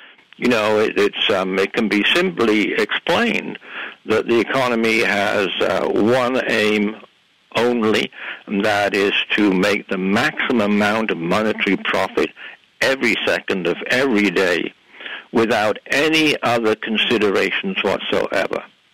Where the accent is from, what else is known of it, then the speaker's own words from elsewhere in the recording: England, United Kingdom; now in Canada; I moved from England to the wonderful, attractive country of Canada and then on to the even more wonderful, attractive province of British Columbia.